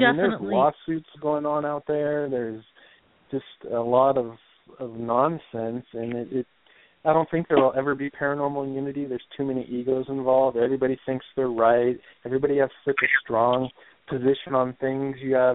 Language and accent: English; New Mexico, United States; born there; I think I'm a mix of things, but I was born in New Mexico, so there might be some Native American blood in there.